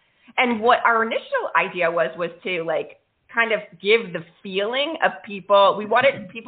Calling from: Miami, Florida, United States; I am also in Miami.

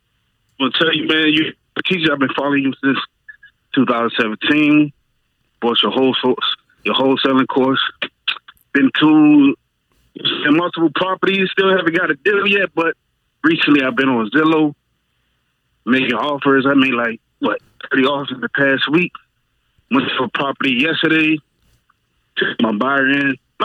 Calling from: Maryland, United States; I'm calling from Maryland, man.

